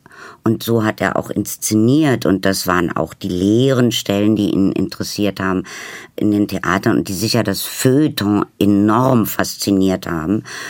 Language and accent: German; East Germany, Germany; Ich bin in der DDR groß geworden. Ich hatte Russisch und nachher noch ein bisschen Englisch